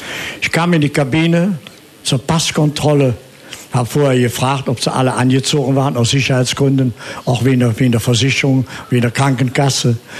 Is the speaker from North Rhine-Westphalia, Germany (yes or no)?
yes; Bonn, North Rhine-Westphalia, Germany; In Beuel von Bonn, wo ich groß geworden bin.